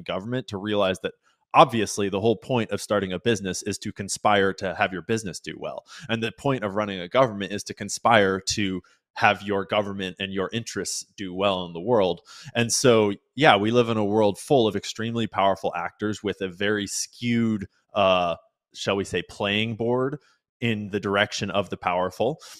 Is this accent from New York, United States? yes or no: no; Washington, United States; I grew up in Washington, the son of two teachers. I was raised left and voted left and thought left my whole life without even thinking about it.